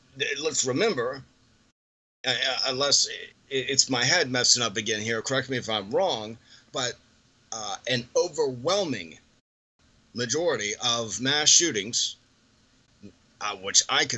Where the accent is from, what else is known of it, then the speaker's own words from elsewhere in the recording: Gulf South, United States; I grew up in the Gulf South. Get over it.